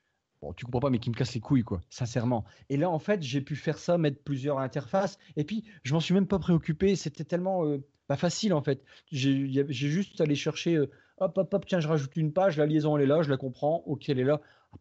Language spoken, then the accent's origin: French; northern France, France; accent: Northern French; excuse-moi mon accent du Nord.